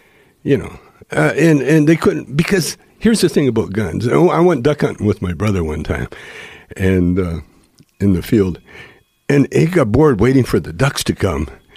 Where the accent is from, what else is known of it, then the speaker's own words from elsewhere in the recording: Calgary, Alberta, Canada; now in Los Angeles, United States; In Calgary, Alberta, Canada.